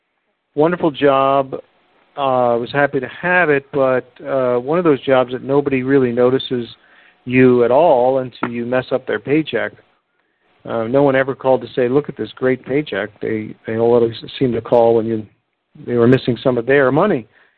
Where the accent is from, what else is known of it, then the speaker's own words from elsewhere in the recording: Pennsylvania, United States; I, as you know, I'm from Pennsylvania